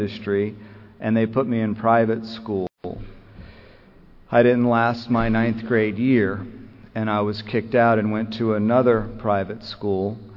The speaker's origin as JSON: {"language": "English", "town": "Miami", "region": "Florida", "country": "United States", "tie": "born or raised there", "said": "if you're a kid like me growing up in South Florida, in Miami's where I'm from"}